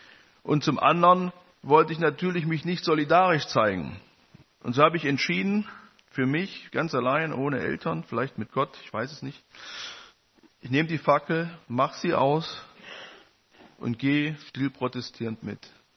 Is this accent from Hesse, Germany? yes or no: no; Thuringia, Germany; ich habe gesagt, ich bin in Ostthüringen aufgewachsen.